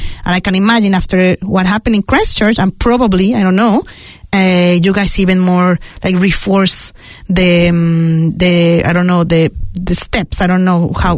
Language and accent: English; Mexico; I'm from Mexico